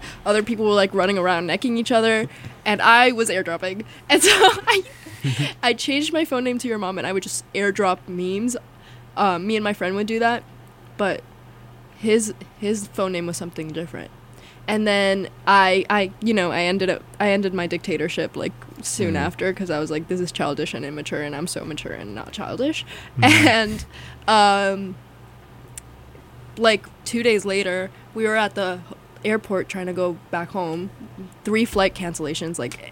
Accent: Florida, United States; And we're all from Florida. And like, this is the South.

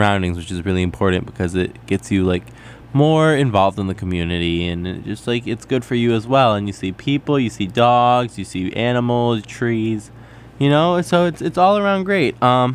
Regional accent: New York, United States; As a New Yorker, you know, I walk everywhere.

